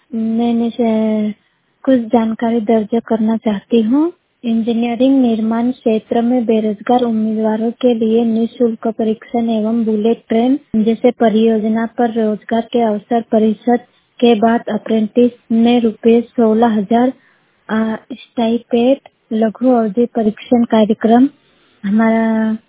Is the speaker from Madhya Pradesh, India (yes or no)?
yes; Anjara, Madhya Pradesh, India; मैं बड़वानी जिले के ग्राम अंजारा की निवासी हूँ।